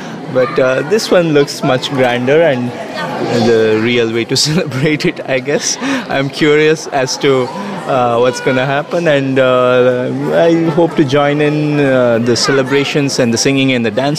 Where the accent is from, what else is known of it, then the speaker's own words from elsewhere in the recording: Bangalore, Karnataka, India; I'm from Bangalore.